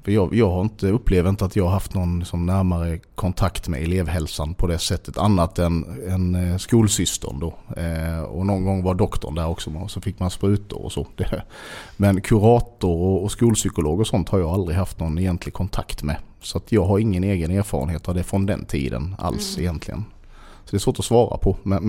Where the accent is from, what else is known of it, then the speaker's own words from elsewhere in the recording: Sölvesborg, Blekinge, Sweden; Men jag är uppväxt i Sölvesborg, absolut. Men jag har nog haft en trygg småstadsuppväxt, tror jag.